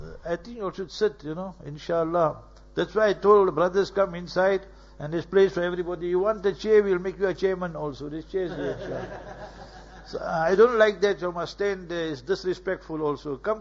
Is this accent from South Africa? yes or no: yes; South Africa; Now you must realize that we are South African.